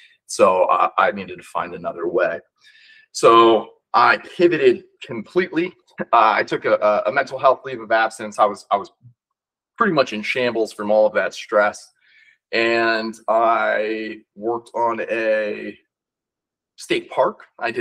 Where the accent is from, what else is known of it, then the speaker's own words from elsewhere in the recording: Akron, Ohio, United States; now in Salt Lake City, United States; I'm originally from Akron, Ohio. I'm currently out in Salt Lake City, Utah for another month or two. Going to be moving to Detroit, Michigan in a couple of months.